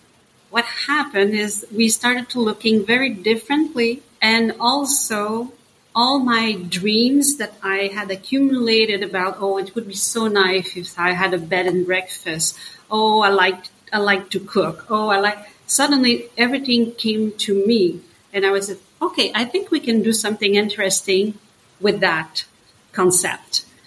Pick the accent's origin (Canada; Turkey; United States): Canada; Quebec; born there; English is a second language; I was born in Eastern Canada, in Quebec.